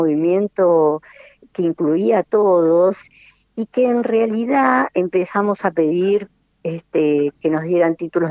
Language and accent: Spanish; Buenos Aires, Argentina; born there; nací en Buenos Aires, estudié para docente, para maestra, vine y estudiando sociología en la Universidad de Buenos Aires, vine al Chaco